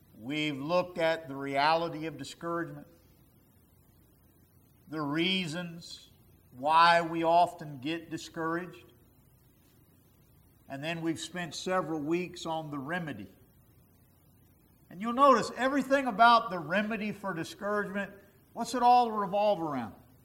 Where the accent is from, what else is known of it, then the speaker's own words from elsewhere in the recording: United States; born there; And I thank God that I was born in America, where we take for granted so many freedoms, so many blessings.